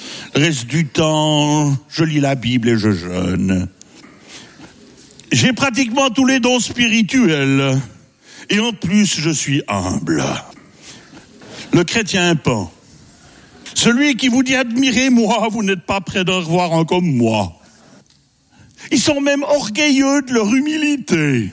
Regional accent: Switzerland; je suis suisse hein, quand même, on est toujours un peu prudent quand même.

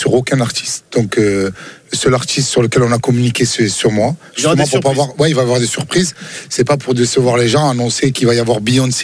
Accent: Marseille, Provence-Alpes-Côte d'Azur, France; On a grandi avec ça. Les valeurs de l'Olympisme. Et on vient de Marseille

